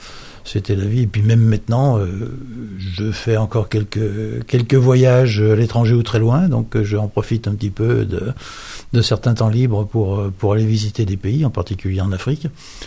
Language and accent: French; Saint-Savin, Auvergne-Rhône-Alpes, France; also born or lived in Bourgoin; je suis natif de Saint-Savin, enfin je suis né à Bourgoin très précisément, mais bon, parce que la maternité était à Bourgoin. Je suis donc natif de Saint-Savin, j'ai plusieurs générations de ma famille qui sont de Saint-Savin. J'ai tourné, j'ai vécu, je suis allé vivre en région parisie